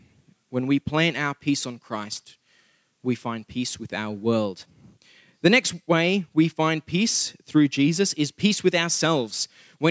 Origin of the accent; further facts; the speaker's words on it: South Africa; English is a second language; I am South African and I'm an Afrikaans, South African at that. I can a bit Afrikaans praat